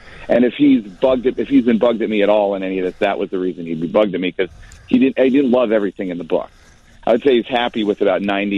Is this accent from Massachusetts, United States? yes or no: no; Glencoe, Illinois, United States; Is I grew up in Glencoe. I went to New Trier.